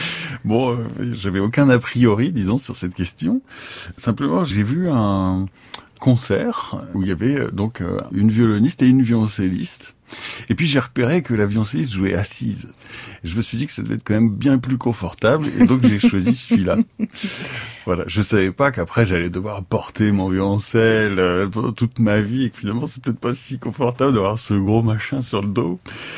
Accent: Nantes, Pays de la Loire, France; born there; je suis violoncelliste, je suis né en 1972 à Nantes.

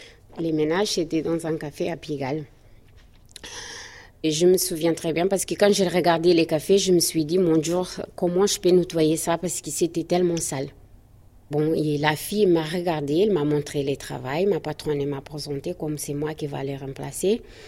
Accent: Portugal; now in France; j'ai 39 ans. Je viens de Portugal, et je suis d'origine capverdienne. Ça fait 8 ans que je suis en France.

